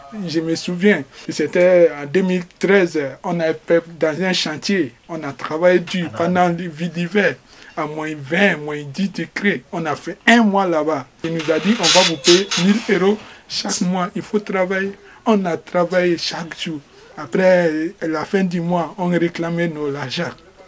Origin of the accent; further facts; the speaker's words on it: Mali; now in Russia; je suis un Malien. 5 années, je suis ici. Depuis 2011, je suis venu en Russie.